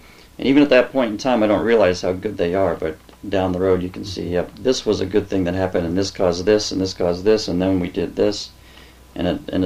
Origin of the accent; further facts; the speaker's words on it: Panama; So both mom and dad were raised in Panama, and so was my wife and I.